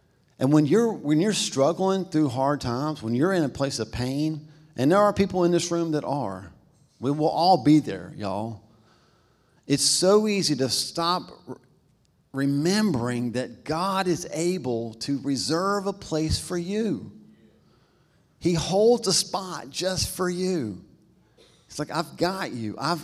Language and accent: English; Albemarle, North Carolina, United States; I'm from Albemarle, right? There's no waiting in Albemarle for anything, pretty much.